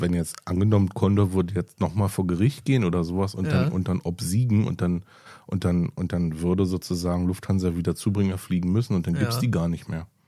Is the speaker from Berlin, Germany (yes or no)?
yes; Berlin, Germany; Aber wir als Berliner empfinden irgendwie Hamburg oder Rostock oder so, das sind halt irgendwie Städte